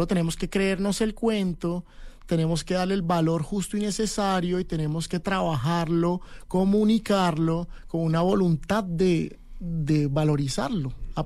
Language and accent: Spanish; Colombia; Por ejemplo, sé que en Colombia a veces tenemos como ese defecto de querer más lo que viene de afuera.